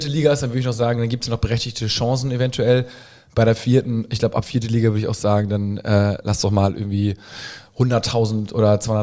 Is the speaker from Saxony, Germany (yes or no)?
no; Hamburg, Germany; Als Hamburger muss man da hin.